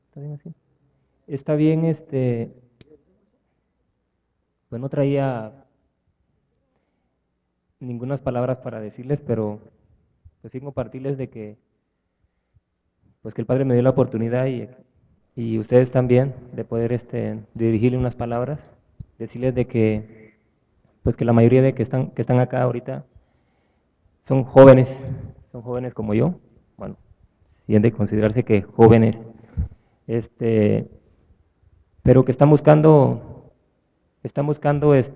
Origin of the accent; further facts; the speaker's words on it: Guatemala; moved away; yo soy guatemalteco, soy de Guatemala, y me siento más oaxaqueño que muchos.